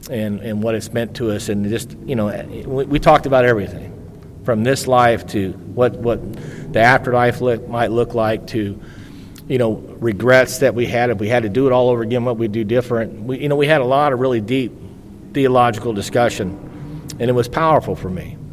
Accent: St. Louis, Missouri, United States; I'm from St. Louis, Missouri, and my home group is AA on the Rocks.

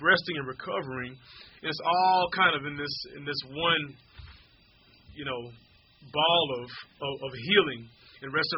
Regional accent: Houston, Texas, United States; I grew up in Houston, Texas, Southwest Houston.

